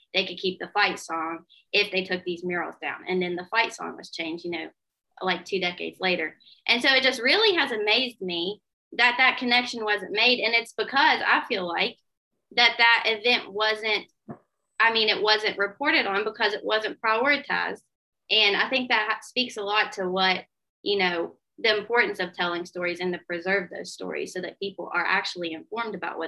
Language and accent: English; Appalachia, United States; because I'm from this area. I'm from Appalachia. And I grew up thinking that the only way that I could succeed was to leave.